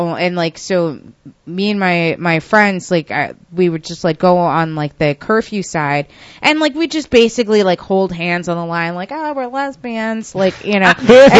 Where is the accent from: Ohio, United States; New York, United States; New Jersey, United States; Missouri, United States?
New York, United States; because like I'm from Westchester, so like I'd come down here clubbing when I was like 15, 16, like my junior prom.